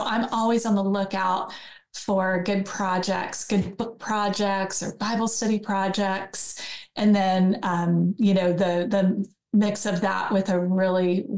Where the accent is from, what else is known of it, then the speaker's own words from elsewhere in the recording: Ohio, United States; So I am originally from Ohio.